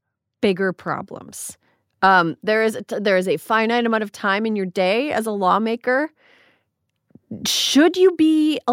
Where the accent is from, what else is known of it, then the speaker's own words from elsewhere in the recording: United States; Look, we are not lawyers. We're two American non-lawyers.